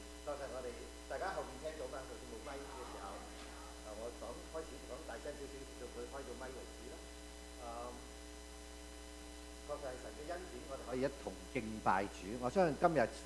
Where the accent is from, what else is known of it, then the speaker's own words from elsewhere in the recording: China; 其實我哋中國人咧，好識打算盤嘅，好識計較嘅。